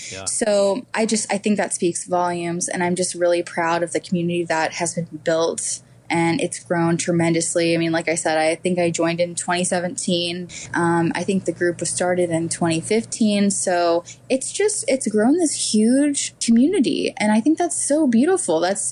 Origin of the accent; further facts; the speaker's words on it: Texas, United States; and I say y'all because I'm from Texas. Love you know, it. I'm a Southern.